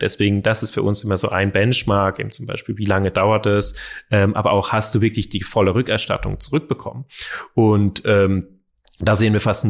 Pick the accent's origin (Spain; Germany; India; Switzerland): Switzerland; Zurich; Wir sind aufgewachsen in Zürich zusammen